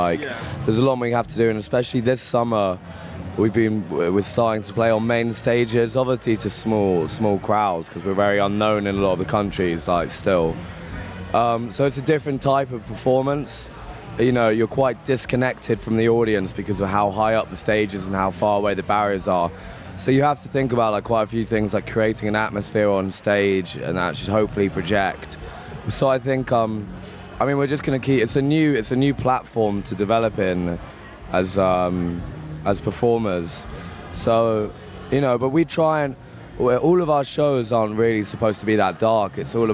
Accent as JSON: {"language": "English", "region": "London", "country": "United Kingdom", "said": "And you know, also we're from London, like there isn't much sunshine all the time."}